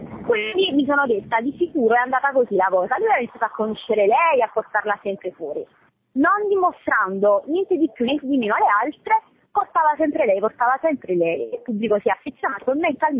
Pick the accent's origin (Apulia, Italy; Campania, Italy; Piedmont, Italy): Campania, Italy; Naples; pure che siamo di Napoli, non ci siamo mai incontrati